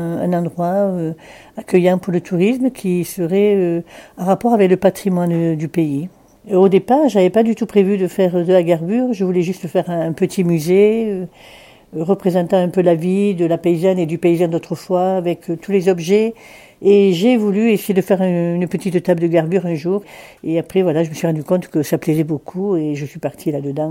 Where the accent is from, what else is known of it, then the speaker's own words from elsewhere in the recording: Luz-Saint-Sauveur, Occitanie, France; Je suis native de Luz. J'ai passé toute ma vie ici